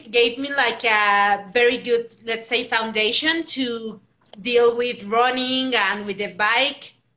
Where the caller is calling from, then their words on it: Mexico; From Mexico.